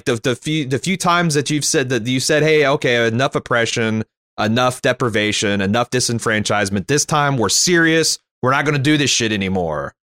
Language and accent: English; Canada; Yeah, as a Canadian